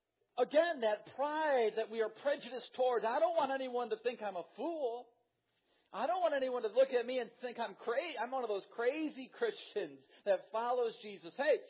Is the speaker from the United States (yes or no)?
yes; Wisconsin, United States; I grew up in Wisconsin. I'm a Green Bay Packer fan.